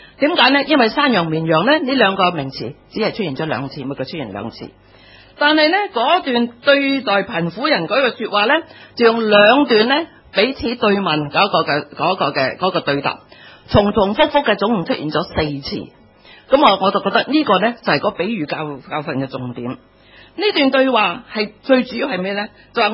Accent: Hong Kong; 香港人咧最近好觉得自豪

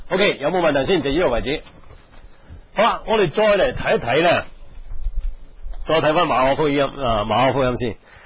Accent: Guangdong, China; 我哋廣東人成日講啊，出工啊，出工啊

